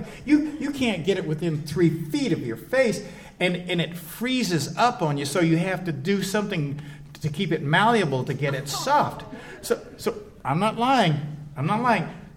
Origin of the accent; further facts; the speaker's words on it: New Mexico, United States; Well, I'm from New Mexico, and I had never been ice fishing.